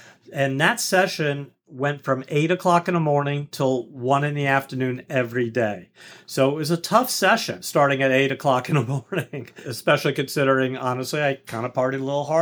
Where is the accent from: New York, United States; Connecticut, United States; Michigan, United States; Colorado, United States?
New York, United States; New York City; I'm born and raised in New York City, so everything I'm about to say happened in New York.